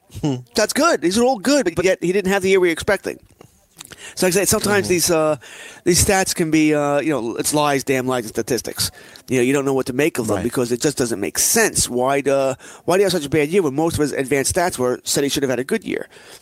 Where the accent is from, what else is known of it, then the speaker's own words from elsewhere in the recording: Ireland; Sure, I'm Irish. I can say it.